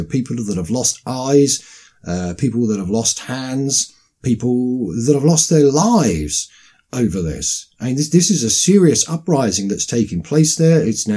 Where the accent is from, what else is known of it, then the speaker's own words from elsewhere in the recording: United Kingdom; Now, in Britain, we were given a referendum, which I think sort of kept the lid on things.